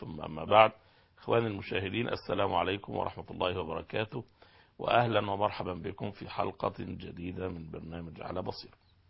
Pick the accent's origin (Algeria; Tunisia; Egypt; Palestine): Egypt; يمكن القضية بدأت تثار عندنا في مصر كما ذكرنا